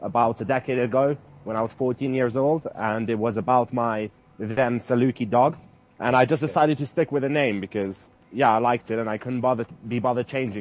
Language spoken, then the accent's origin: English; Israel; I just straight up told people that I'm from Israel